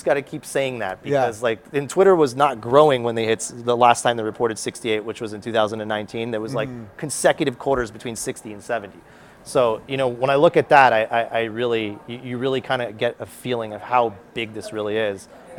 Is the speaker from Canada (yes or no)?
yes; Canada; I'm a Canadian.